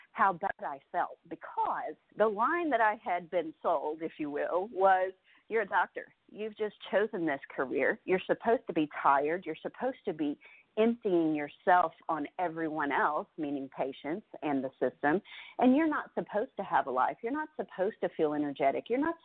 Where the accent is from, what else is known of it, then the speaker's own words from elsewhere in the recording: Arkansas, United States; Understand, I grew up in Arkansas and a small town. I grew up in a blue-collar family.